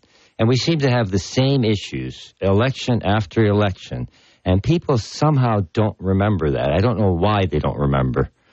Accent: Toronto, Ontario, Canada; born there; I was born in Toronto. I had a business there.

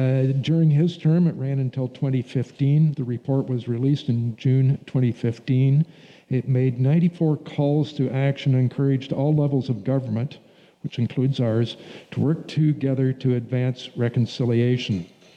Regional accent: Owen Sound, Ontario, Canada; I'm especially proud of the place I was born and raised and where I've chosen to return to and where I want to live. I'm proud and often boast of the people of this place, of Owen Sound and Grey County

